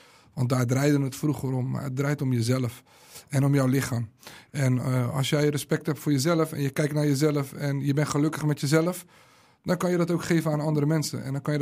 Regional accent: Rotterdam, South Holland, Netherlands; ik ben in Rotterdam opgegroeid, Binnenweg, Kruiskade.

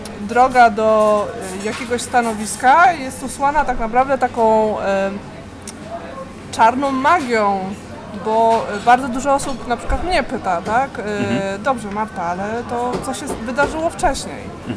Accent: Warsaw, Masovian Voivodeship, Poland; Tak, ja mieszkam w Warszawie i mieszkam w Warszawie od urodzenia.

